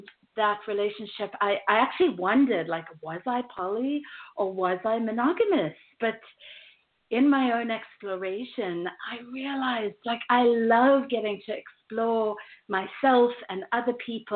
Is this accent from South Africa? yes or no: yes; South Africa; accent: mixture of South African, London, Australian, New Zealand and US; also born or lived in London / Australia / New Zealand; now in United States; learned to roll my R's in the last 13 years of living in the U.S., I grew up in South Africa, and then I lived in London, Australia, New Zealand, before coming over